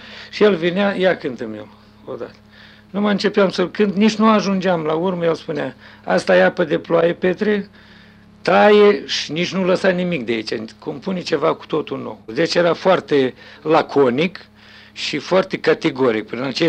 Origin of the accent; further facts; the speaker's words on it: Leova, Leova District, Moldova; Cum o scrie acasă la Leova, nu mai scrie nimeni. E cum spun, când eu mă întorc cu drag în satul meu și mi-e atât de bine.